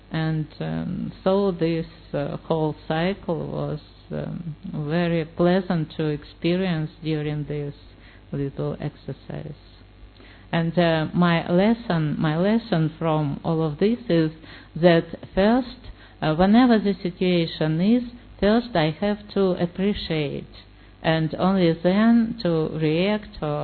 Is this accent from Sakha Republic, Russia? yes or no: no; Moscow, Russia; English is a second language; I'm from Russia, from Moscow.